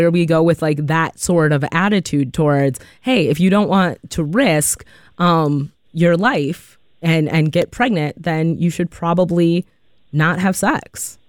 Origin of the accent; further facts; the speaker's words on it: Madison, Wisconsin, United States; I grew up in Madison. I'm a person who identifies as Black.